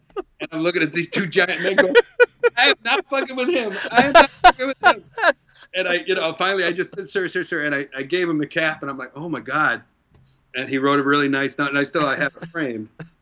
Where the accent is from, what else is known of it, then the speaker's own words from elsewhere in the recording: Ohio, United States; I was a Boy Scout and I'm originally from Ohio. So they kind of make you learn how to shoot guns.